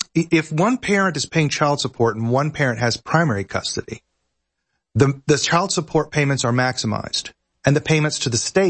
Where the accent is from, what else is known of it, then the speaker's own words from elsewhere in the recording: Dumas, Texas, United States; as a Texan male, Texan man, born and bred here from Dumas, Texas.